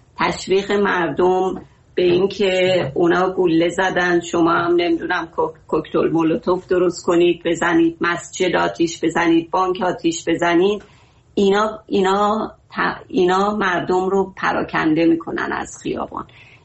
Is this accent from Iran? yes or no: yes; Iran; بله ایران، ما همه ما ایرانی هستیم.